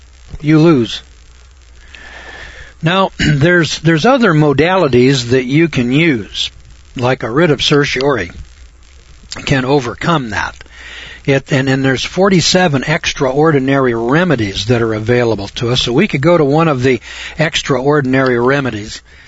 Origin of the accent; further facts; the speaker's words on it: Idaho, United States; Now, I was from Idaho, and in Idaho, we have a 30-day appellate rule